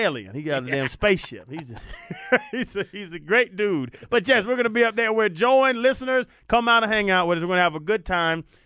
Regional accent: Georgia, United States; It's from, because I'm from Georgia, so they put peaches in it.

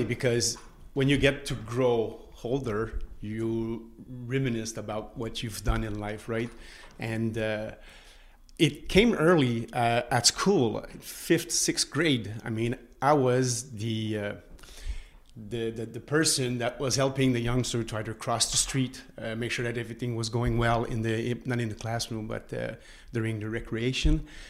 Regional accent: Montreal, Quebec, Canada; Yeah, well, I grew up in Montreal, actually. I came from the Ansic neighborhood. I was born on the plateau, but early in my life, we moved to Ansic. And I spent most of my youth in there.

